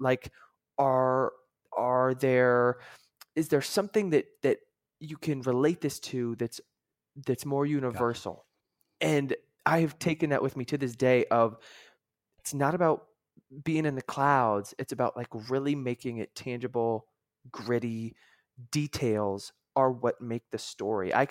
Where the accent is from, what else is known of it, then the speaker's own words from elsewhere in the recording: New York, United States; also born or lived in Philadelphia; I'm from New York, I lived in Philly.